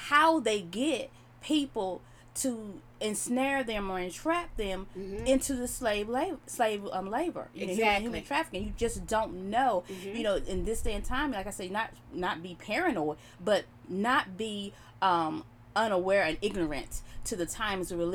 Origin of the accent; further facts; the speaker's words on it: North Carolina, United States; Yeah, and think about our state. We're from North Carolina